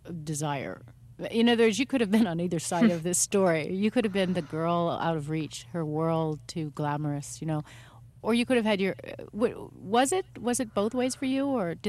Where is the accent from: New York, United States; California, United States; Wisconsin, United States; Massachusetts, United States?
California, United States; Yeah, although I'm from Northern California